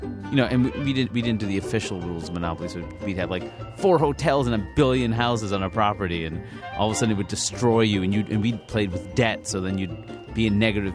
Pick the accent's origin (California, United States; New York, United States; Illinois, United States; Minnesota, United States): New York, United States; Queens; I grew up in Queens, New York, a lifelong New Yorker. Both my parents worked in hospitals.